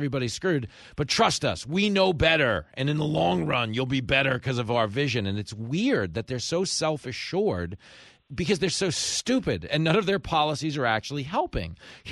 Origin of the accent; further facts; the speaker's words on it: New York, United States; I feel bad because, you know, I grew up on Long Island, right?